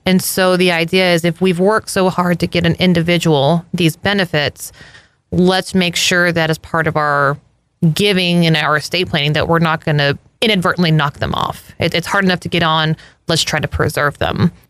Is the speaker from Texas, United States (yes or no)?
yes; San Antonio, Texas, United States; So I've been doing this now for 10 years, born and raised in San Antonio.